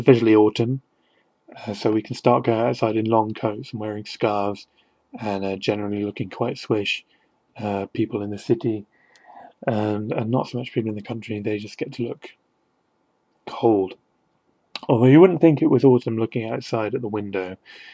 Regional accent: Wales, United Kingdom; only he's American and I'm Welsh.

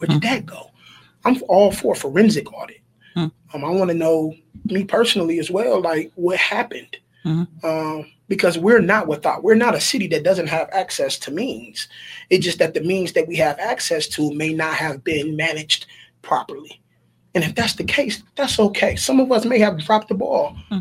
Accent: Muskegon Heights, Michigan, United States; I mean, of course, I'm from Muskegon Heights, so I know the problems that exist.

